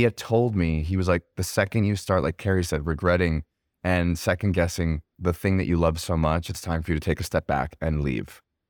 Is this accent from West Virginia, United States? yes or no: no; New Jersey, United States; New York is always, like, I'm from Jersey. So, like, the East Coast is totally home for me.